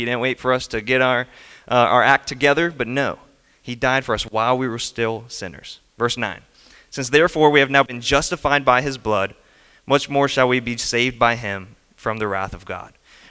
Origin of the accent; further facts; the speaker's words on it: Simpsonville, South Carolina, United States; I grew up here in Simpsonville. I work at the church I grew up at, and grew up here in Simpsonville. Went to Plain Elementary in Simpsonville, graduated from Hillcrest High School